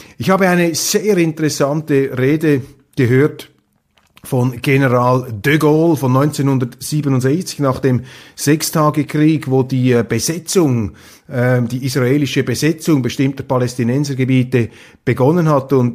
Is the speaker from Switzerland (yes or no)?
yes; Switzerland; Und als Schweizer, als Neutraler versuche ich da wirklich beide Seiten in ihrer Eigenlogik zu begreifen.